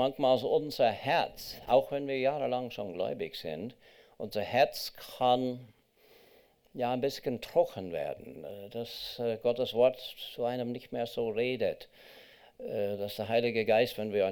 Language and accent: German; Kingston, Ontario, Canada; also born or lived in Toronto; Ich bin in Kanada geboren, zwar in Toronto, aber nicht dort gelebt. Aufgewachsen bin ich in Kingston, Ontario, am anderen Ende vom Ontario See.